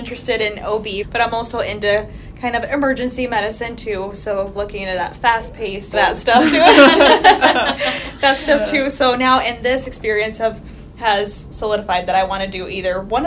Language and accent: English; Spokane, Washington, United States; now in Mitchell, United States; My hometown is in Washington State, so Spokane, Washington, but I've been here in Mitchell for just about 6 years